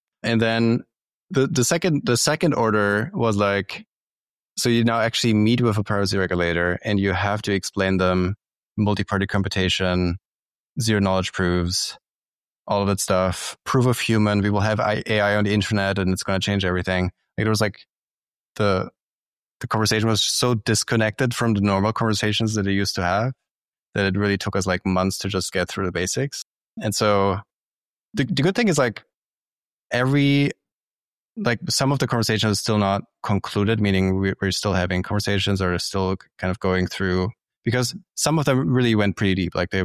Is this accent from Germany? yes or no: yes; Germany; I'm originally from Germany.